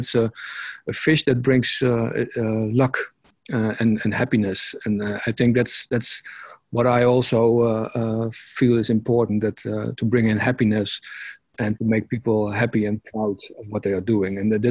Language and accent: English; Groningen, Netherlands; in 2015, we organized a conference in Groningen, in my hometown.